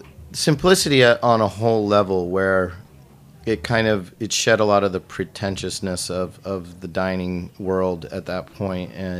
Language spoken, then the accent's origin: English; California, United States; I grew up in Northern California.